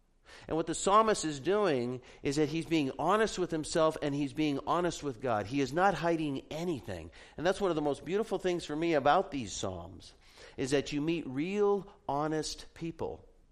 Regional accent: Arizona, United States; I grew up in Arizona, so the concept of body surfing is extremely foreign because there's no place to surf in Arizona

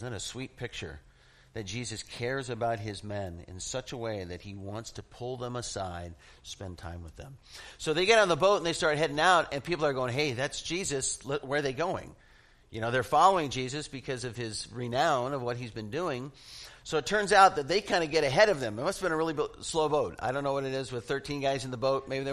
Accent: Phoenix, Arizona, United States; We were just in Phoenix, Arizona, seeing my family, and I grew up in Phoenix, and I'm one of six children.

